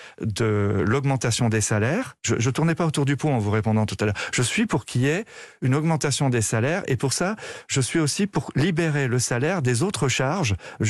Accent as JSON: {"language": "French", "region": "Brittany", "country": "France", "said": "Surtout chez nous en Bretagne."}